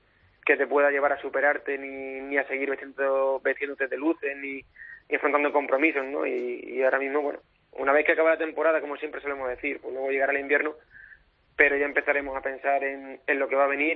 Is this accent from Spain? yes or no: yes; Extremadura, Spain; para mí como extremeño, muy bonito